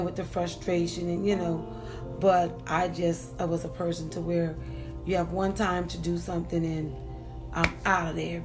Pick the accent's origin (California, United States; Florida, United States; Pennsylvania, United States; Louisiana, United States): Louisiana, United States; New Orleans; now in Houston, United States; Hi, I'm from New Orleans, Louisiana, and thank you for having me on your podcast.